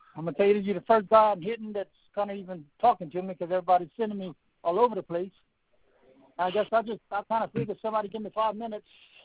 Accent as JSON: {"language": "English", "region": "Louisiana", "country": "United States", "said": "I'm from South Louisiana. We got our accent, you know."}